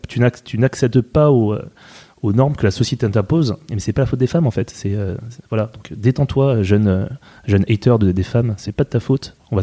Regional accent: Île-de-France, France; born there; Alors que je suis né dans le 92, donc tu vois, au final, ça en fait. Non, mais je suis d'origine corse par ma mère

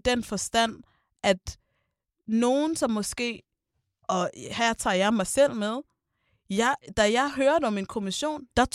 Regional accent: West Jutland, Denmark; jeg er selv fra Vestjylland, så jeg kender Holbæk relativt.

